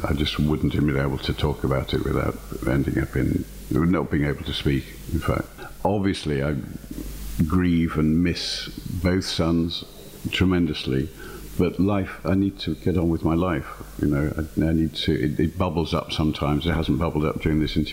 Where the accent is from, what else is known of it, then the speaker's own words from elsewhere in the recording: Yorkshire and the Humber, United Kingdom; I come from Yorkshire, I've always been very direct, almost too direct, I'm sure.